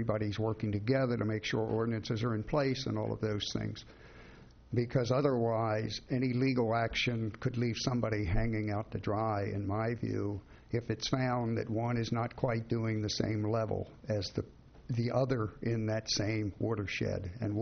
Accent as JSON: {"language": "English", "town": "Pacific Grove", "region": "California", "country": "United States", "said": "from Pacific Grove."}